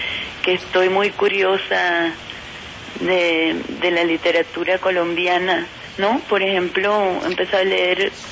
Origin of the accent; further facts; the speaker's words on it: Santa Cruz, Bolivia; En mi país hay muy pocas librerías, en mi ciudad, por ejemplo, hay tres.